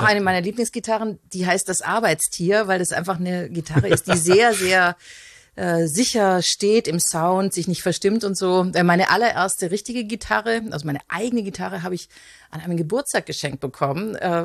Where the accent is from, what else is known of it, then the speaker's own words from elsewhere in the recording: Konstanz, Baden-Württemberg, Germany; ich bin ursprünglich aus Konstanz. Und mein Vater kommt aus England, aus Liverpool